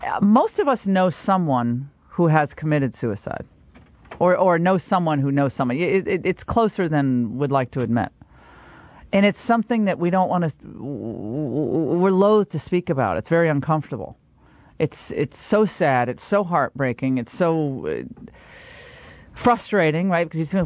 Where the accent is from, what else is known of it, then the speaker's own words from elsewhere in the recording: Connecticut, United States; I remember as a kid growing up in Connecticut watching Mork and Mindy.